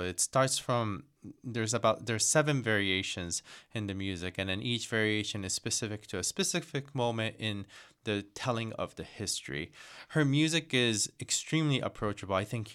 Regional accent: Tokyo, Japan; I came from Tokyo, Japan to come to the academy my junior year and senior year.

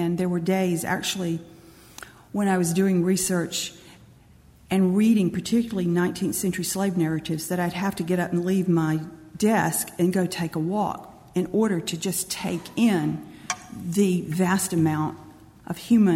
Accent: Albany, Georgia, United States; I was 13 when Martin Luther King Jr. marched near my hometown in Georgia and was jailed and arrested in the city where I was born, Albany, Georgia.

